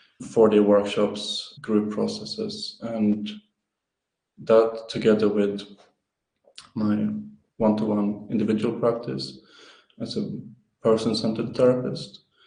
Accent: Sweden; English is a second language; moved away as an adult; I'm from Sweden and trained to become a psychotherapist in the UK and Scotland, where I also did studies in psychology.

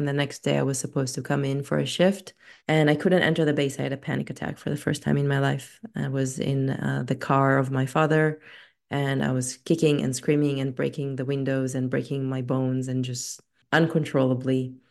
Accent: Tel Aviv, Tel Aviv District, Israel; English is a second language; Like I grew up in Tel Aviv. The way that we party in Tel Aviv is really fun.

